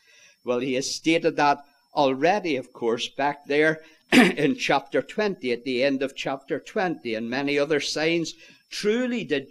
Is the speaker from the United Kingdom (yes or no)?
no; Ireland; Goodness sake, I'm an Irishman.